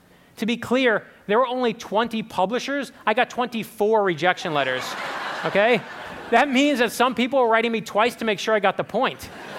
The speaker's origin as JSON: {"language": "English", "town": "Brooklyn", "region": "New York", "country": "United States", "tie": "born or raised there", "said": "When I was growing up in Brooklyn, okay, my father, he worked hard."}